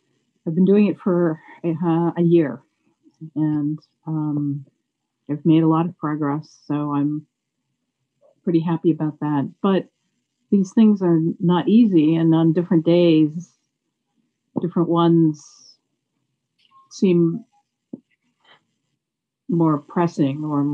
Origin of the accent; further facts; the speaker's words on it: Albany, New York, United States; I'm from Albany, New York.